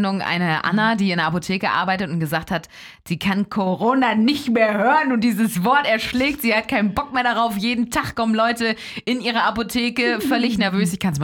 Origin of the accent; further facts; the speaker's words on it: Elmshorn, Schleswig-Holstein, Germany; Bei uns in Elmshorn, da wo ich herkomme, sind zum Teil auch wirklich die Regale schon leer.